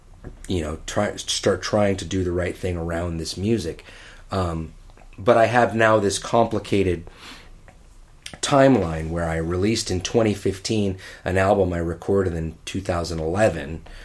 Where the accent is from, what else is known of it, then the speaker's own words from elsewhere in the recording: Detroit, Michigan, United States; I grew up in Detroit in the mid 90s and there was no act saying it was cool to be from Detroit.